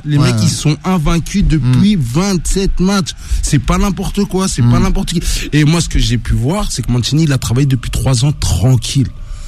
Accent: Italy; French is a second language; Non, parce que moi, je suis italien

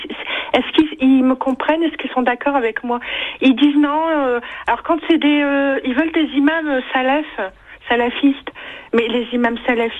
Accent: France; Bah je suis française, je vis en France.

